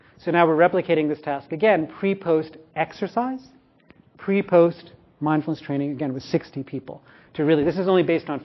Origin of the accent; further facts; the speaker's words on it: New York City, New York, United States; When I first encountered that, I was like 21. It's like, I'm from New York City.